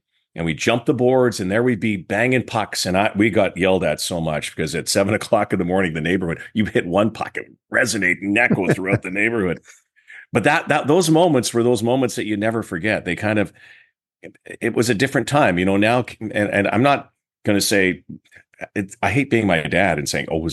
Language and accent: English; Winnipeg, Manitoba, Canada; I'm from the prairies. So I'm being from Winnipeg in a suburb just east of downtown in a place called Transcona.